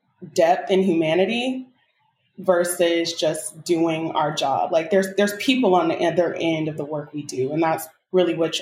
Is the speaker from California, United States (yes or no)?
yes; Oakland, California, United States; I was born and raised in Oakland. We already have a hustler's mentality.